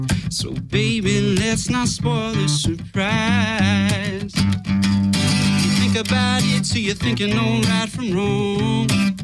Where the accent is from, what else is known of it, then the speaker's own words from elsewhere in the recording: Chicago, Illinois, United States; I was born and raised in Chicago.